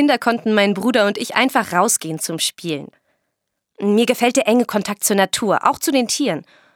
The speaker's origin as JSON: {"language": "German", "region": "Lower Saxony", "country": "Germany", "tie": "born or raised there", "said": "Ich habe in einem Dorf in Niedersachsen gelebt. Dort gab es an die 4000 Einwohner. Es ist ganz toll, auf dem Land aufzuwachsen."}